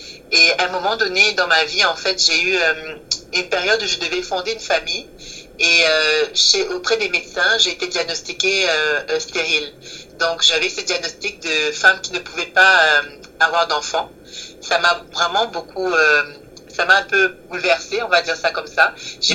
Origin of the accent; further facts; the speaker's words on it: Cameroon; Je suis originaire du Cameroun.